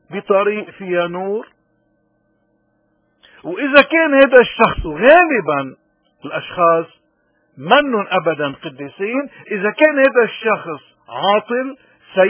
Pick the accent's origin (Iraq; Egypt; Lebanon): Lebanon; بالخلاصة عن كل اللي عم نقوله انه نحن كلبنانيين عنا مشكلة كبيرة